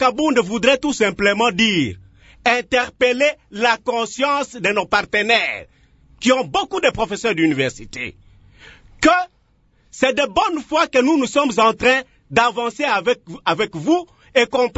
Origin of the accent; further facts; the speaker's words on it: DR Congo; nous sommes Congolais